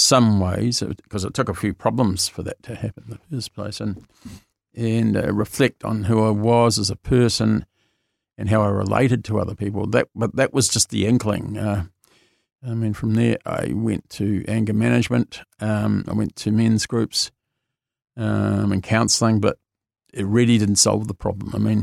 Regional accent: Dunedin, Otago, New Zealand; I'm originally from Dunedin. I grew up in an alcoholic family.

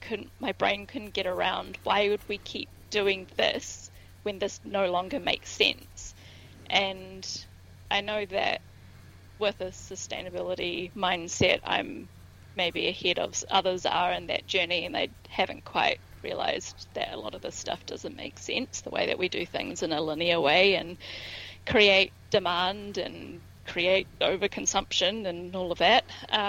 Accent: Auckland, New Zealand; I grew up in Auckland and I am still there. I've only ever lived on the North Shore, so no idea what happens over the bridge.

